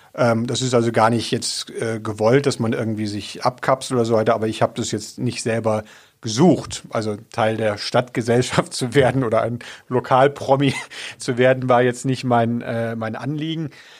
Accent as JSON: {"language": "German", "region": "North Rhine-Westphalia", "country": "Germany", "tie": "born or raised there", "said": "Ich bin ja im Rheinland groß geworden."}